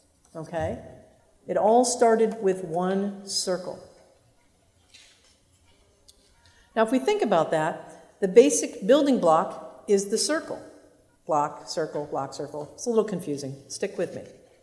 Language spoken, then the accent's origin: English; Scotland, United Kingdom; I am 94% Orcadian and 6% Middle Eastern. Who would have thunk it? I'm from the Orkney Islands. So I'm pretty much Scottish, maybe a little Viking, who knows?